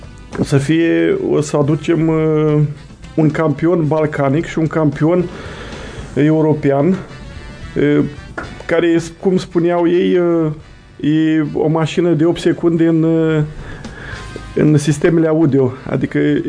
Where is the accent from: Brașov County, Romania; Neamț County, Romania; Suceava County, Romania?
Suceava County, Romania; Suceava; Din Suceava